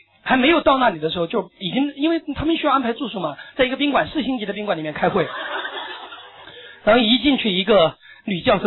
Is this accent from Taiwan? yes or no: no; Sichuan, China; accent: Sichuan dialect; 四川方言区就这样，比如说我给你举例吧，咱们四川方言